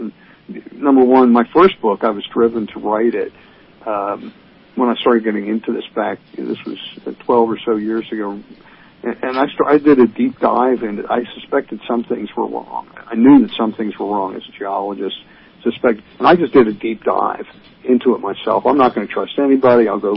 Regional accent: Florida, United States; I'm from Florida.

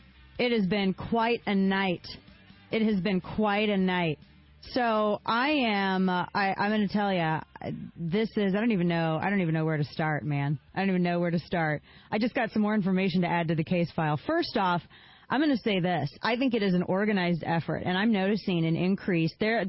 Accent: the Ozarks, United States; I'm from the Ozarks. My uncle's got a pig farm.

